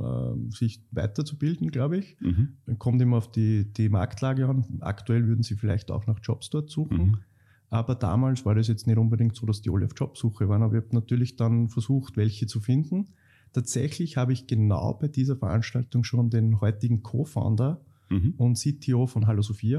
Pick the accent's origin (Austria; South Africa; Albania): Austria; Linz, Upper Austria; ich bin damals dauernd zu Meetups nach Wien, ich bin aus Linz, nach Wien zu Meetups gefahren